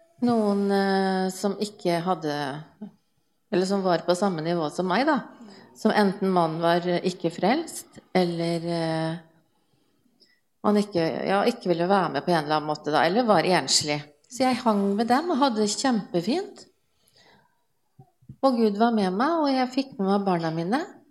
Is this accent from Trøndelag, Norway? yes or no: no; Halden, Østfold, Norway; jeg er fra Halden.